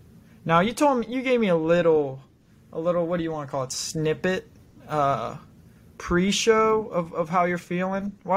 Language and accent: English; Cincinnati, Ohio, United States; I'm born and raised in Cincinnati, so I love the Bengals.